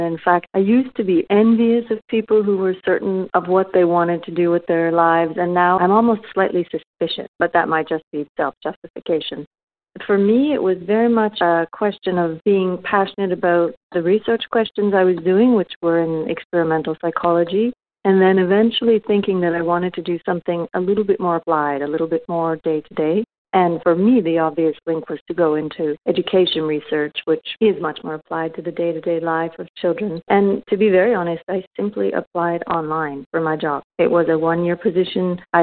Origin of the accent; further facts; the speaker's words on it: Canada; now in Paris, France; I'm originally from Canada. Moved across the pond to Paris